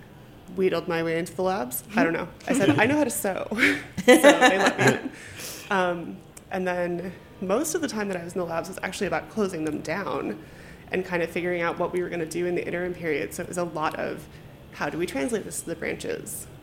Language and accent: English; Cleveland, Ohio, United States; I am originally from just outside of Cleveland, Ohio, which is the best city ever, besides D.C., I guess.